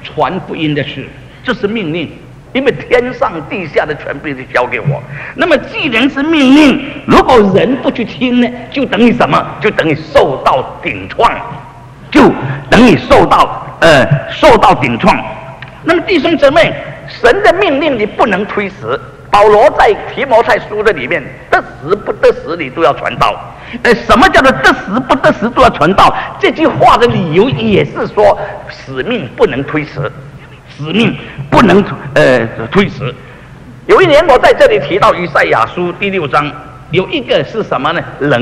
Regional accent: China; 有人说，如果我们中国人定一个时间，我们大家呢来跳一跳，这个地球会摇

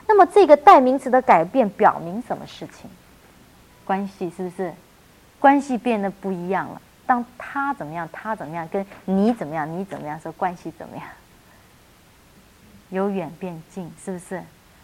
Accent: China; 如果我们是中国人写毛笔字的时候

